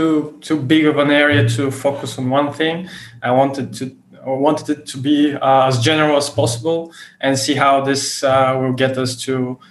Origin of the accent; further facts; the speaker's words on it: Bulgaria; English is a second language; I'm from Bulgaria